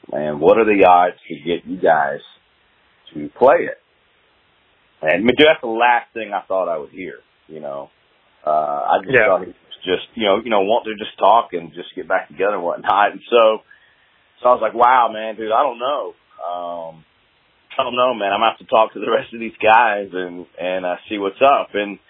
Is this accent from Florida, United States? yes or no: no; Bartlett, Tennessee, United States; I grew up here in Memphis, in a suburb called Bartlett. But, you know, for the most part, it was Memphis.